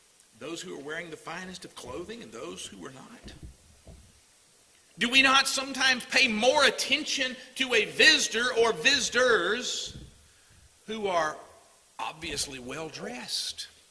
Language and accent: English; Selma, Alabama, United States; I grew up in Selma, Alabama. We had a little racial tension at times.